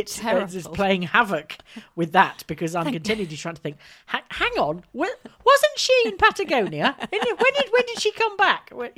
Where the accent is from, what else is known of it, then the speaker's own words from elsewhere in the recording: Whittle-le-Woods, North West England, United Kingdom; If they know where Preston is, then the next nearest place is Chorley, and after that a village called Whittle the Woods, which people often find to be an amusing place name.